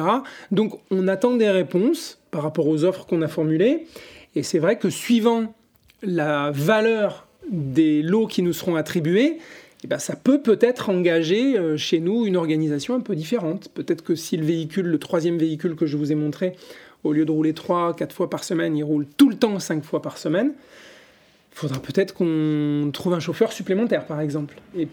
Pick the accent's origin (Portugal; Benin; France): France; Saint-Étienne, Auvergne-Rhône-Alpes; Moi, je viens du Pilat, en fait, entre Annonay et Saint-Étienne. Donc, j'ai vécu toute ma jeunesse et ma scolarité à Saint-Étienne